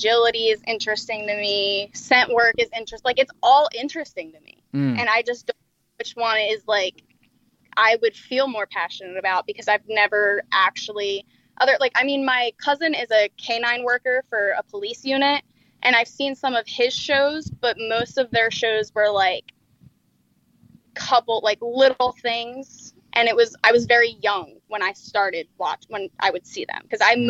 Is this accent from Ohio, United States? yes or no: no; New Jersey, United States; moved away; Well, so I'm from New Jersey and I moved down here a couple years ago.